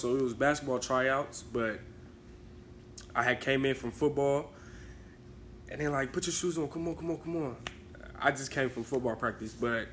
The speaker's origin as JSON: {"language": "English", "town": "Columbus", "region": "Ohio", "country": "United States", "said": "Okay, so I'm from Columbus, Ohio. I went to Northland High School."}